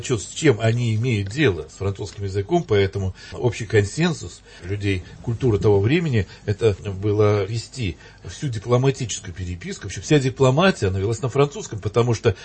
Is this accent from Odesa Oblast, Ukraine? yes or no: yes; Odesa, Odesa Oblast, Ukraine; Я вырос в Одессе, и я помню, ну, в русской среде, конечно, это русский город совершенно.